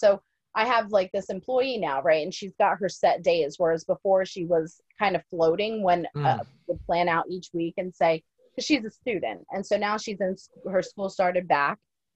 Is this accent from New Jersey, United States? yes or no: yes; New Jersey, United States; now in South Carolina, United States; I'm from New Jersey originally, and my husband, he's from South Georgia. I am a transplant down here, and we are in like an area of South Carolina where everybody is originally from here pretty much.